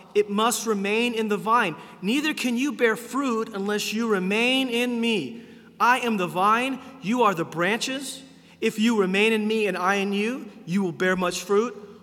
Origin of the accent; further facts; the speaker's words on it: Oklahoma, United States; I grew up in Oklahoma, and my grandparents had an orchard full of apple trees and peach trees